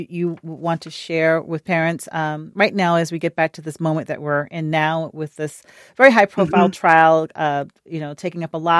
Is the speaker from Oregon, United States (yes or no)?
no; Virginia, United States; I grew up in Southern Virginia. And mm-hmm. in kindergarten, in a rural farming community, right?